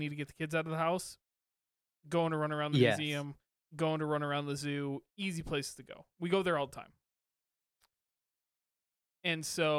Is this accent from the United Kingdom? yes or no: no; Kalamazoo, Michigan, United States; I grew up in Kalamazoo, so I can say this out loud.